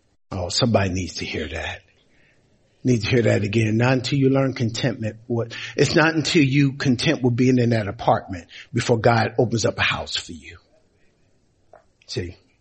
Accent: Gary, Indiana, United States; also born or lived in California; You got to understand, I came from the hood. I came from Gary, Indiana. I came from the hood and we ain't seen nothing like that.

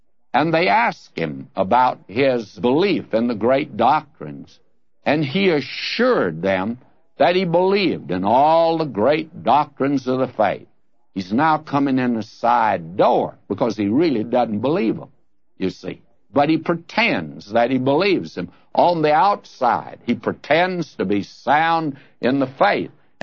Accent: the South, United States; the church that I was raised in the South, was a church that was, by and large, sound in the faith.

